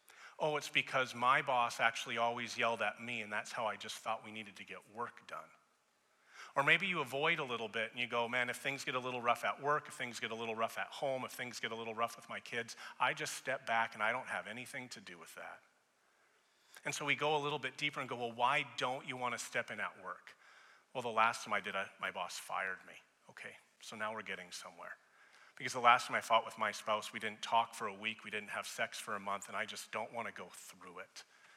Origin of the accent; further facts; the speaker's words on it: Edmonton, Alberta, Canada; I'm born and raised in Edmonton. I left for the entirety of my 20s to go to school and such. But I love Edmonton.